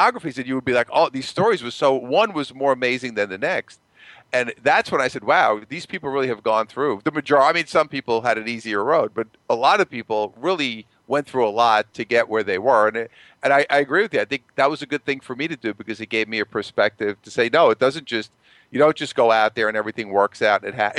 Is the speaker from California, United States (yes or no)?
no; Brooklyn, New York, United States; Well, I'm originally from Brooklyn. My dad was a cop who became a narcotics detective.